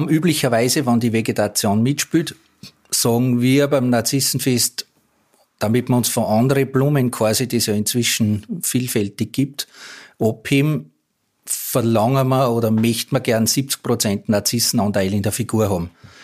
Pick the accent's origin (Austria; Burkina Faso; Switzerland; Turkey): Austria; Resslern, Styria; Der Ortsteil, wo ich aufgewachsen bin, Resslern